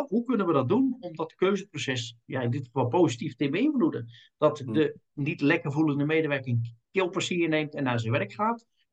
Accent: Rotterdam, South Holland, Netherlands; geboren en getogen in Rotterdam. Ik woon er ook nog steeds.

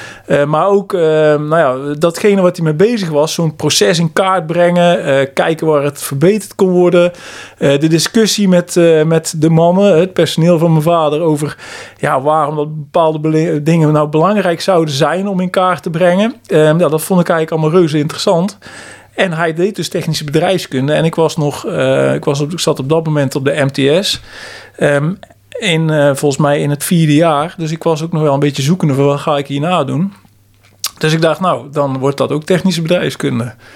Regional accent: Steenbergen, North Brabant, Netherlands; Ja, ik ben geboren en getogen in Steenbergen. Eigenlijk een klein plaatsje tegen Steenbergen aan, Welberg.

